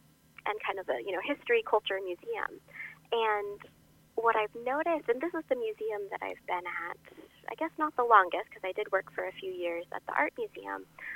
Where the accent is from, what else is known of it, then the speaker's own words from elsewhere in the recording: Joyce, Iowa, United States; Well, I'm from Joyce, Iowa, which is a really small town in north central Iowa.